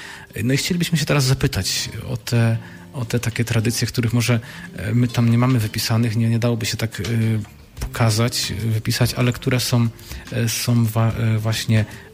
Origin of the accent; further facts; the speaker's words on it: Świerkle, Opole Voivodeship, Poland; ja też pochodzę z tego dekanatu, konkretnie też z tej parafii, choć pochodzę z Filii, ze Świerkli